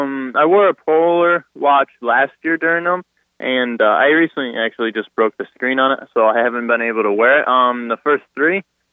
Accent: Sterling, Illinois, United States; Yep, I'm from Sterling, Illinois.

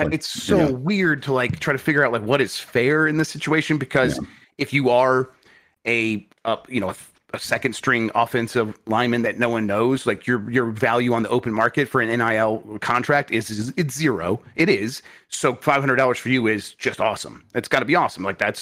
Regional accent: Michigan, United States; I grew up in Michigan. I'm a huge Wolverines fan.

